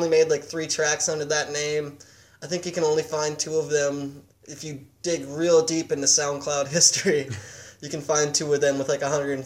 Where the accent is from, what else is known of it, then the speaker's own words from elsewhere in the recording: Duluth, Minnesota, United States; also born or lived in Detroit Lakes / Moorhead; Born and raised in Detroit Lakes, grew up in Duluth, moved back, met this guy. Went to college for a year or two in Moorhead, and then moved out to the cities to start doing the music thing.